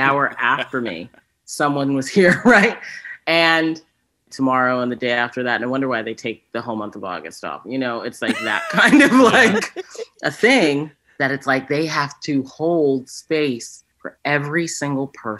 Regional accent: Boston, Massachusetts, United States; I'm from Boston.

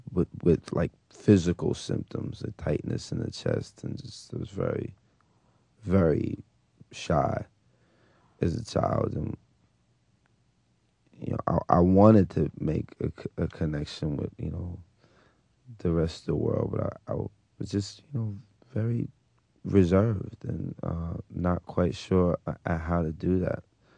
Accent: Brooklyn, New York, United States; born or raised there

